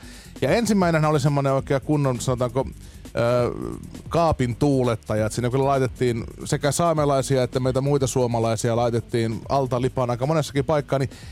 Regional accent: Oulu, North Ostrobothnia, Finland; itse olen siis alun perin Oulusta kotoisin, joka nyt ei ole ihan pohjoista eikä etelää, vaan semmoinen välimallin paikka.

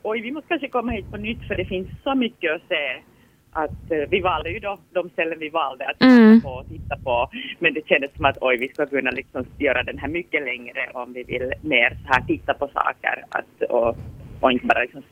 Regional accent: Sipoo, Uusimaa, Finland; Jag cyklar en hel del liksom allt mellan ända fram liksom till Sibbo där jag kommer ifrån.

